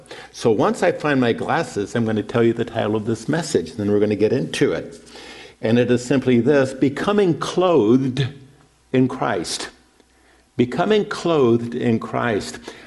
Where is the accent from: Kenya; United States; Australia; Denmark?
United States; Pasadena, California; that's the story of growing up in Pasadena and working and serving in Pasadena for many years.